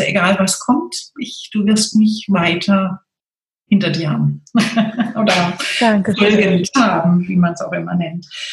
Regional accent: Freiburg, Baden-Württemberg, Germany; ich komme ja aus Freiburg

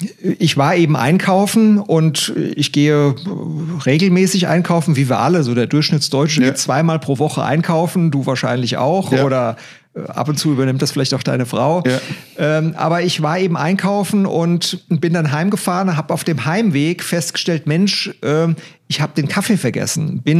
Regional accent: Idstein, Hesse, Germany; Ich komme aus Idstein, das ist 40 Kilometer von Frankfurt entfernt, bin Unternehmer

